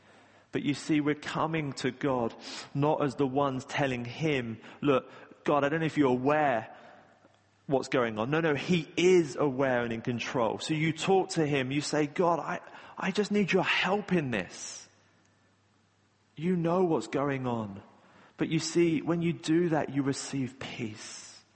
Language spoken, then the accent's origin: English; Patcham, South East England, United Kingdom; I grew up in Patcham, and Patcham's a nice place, I think. I don't know what it's like now. Probably not great since I left.